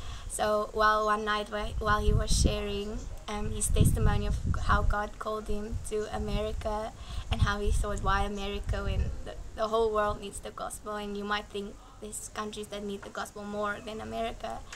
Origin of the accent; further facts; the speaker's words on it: South Africa; I'm here from South Africa.